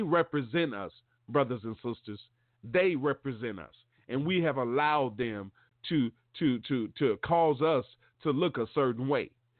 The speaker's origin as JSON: {"language": "English", "town": "Mobile", "region": "Alabama", "country": "United States", "tie": "born or raised there", "said": "And down in Mobile, Alabama, in my hometown, they have taken prayer out of Mobile County Public School System."}